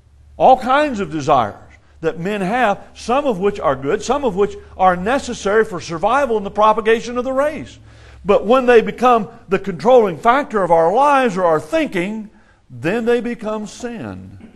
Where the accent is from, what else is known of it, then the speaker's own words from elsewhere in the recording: Texas, United States; born there; now in Mesa, United States; Well, somebody says, well … your home's in Mesa, Arizona. Well, yeah, kind of, sort of. And I was born in Texas.